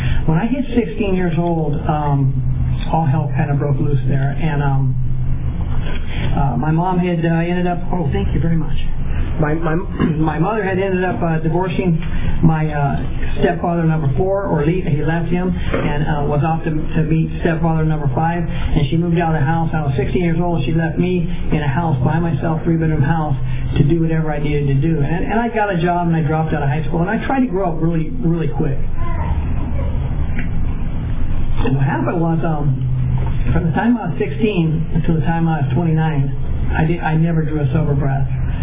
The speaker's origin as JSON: {"language": "English", "town": "Avenal", "region": "California", "country": "United States", "tie": "born there", "said": "I was born in Avenal. So I was born in Kings County on Easter Sunday, 1958."}